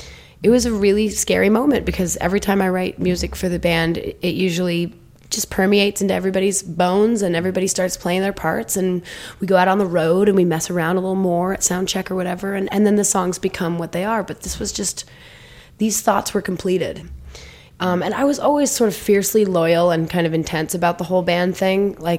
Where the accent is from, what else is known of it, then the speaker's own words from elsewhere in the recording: Vermont, United States; And I think growing up in the Mad River Valley in the Northeast, I had that experience because the town itself had just as much character as the ski mountains that I skied on.